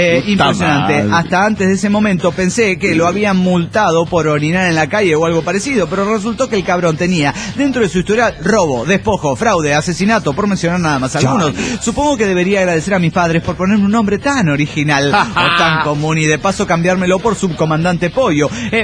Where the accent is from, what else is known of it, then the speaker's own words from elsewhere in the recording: Argentina; Fue el día del amigo en mi país, en Argentina.